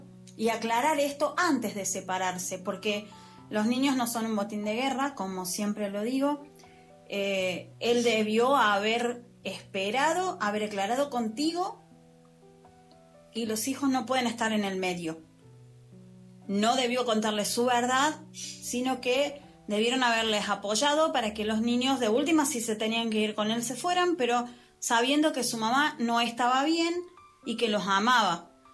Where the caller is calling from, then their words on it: Argentina; es de Argentina.